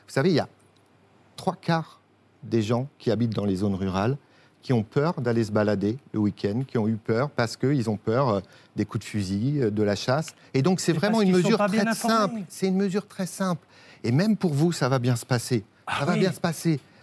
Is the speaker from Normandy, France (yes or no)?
no; Pays de la Loire, France; Vous savez, je suis de l'Anjou, il y a de la chasse.